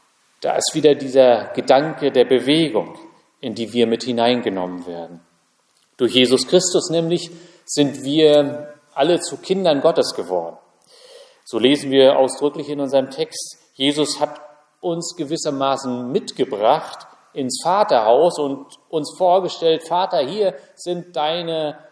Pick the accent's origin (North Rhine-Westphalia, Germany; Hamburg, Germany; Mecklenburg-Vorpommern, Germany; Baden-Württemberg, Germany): Mecklenburg-Vorpommern, Germany; Wir sind ja nicht dafür bekannt, mit Lob um uns zu werfen. Ich bin ja in Pommern groß geworden.